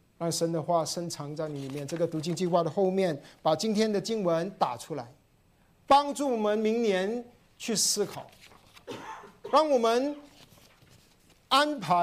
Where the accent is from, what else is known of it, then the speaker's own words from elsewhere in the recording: South China, China; also born or lived in Florida, United States; 那我是南方人，以前我在中国服侍也在南方，也没雪，广州没雪。我以前住在美国，那个叫什么 Florida 也没雪